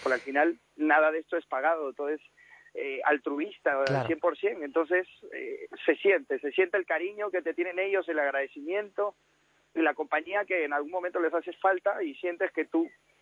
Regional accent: Peru; now in Madrid, Spain; Pues, yo soy de Perú. Llevo 8 años en España y realmente en Perú lo que siempre he estado haciendo es voluntariado

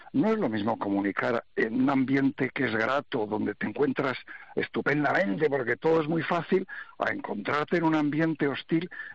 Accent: Spain; como españoles

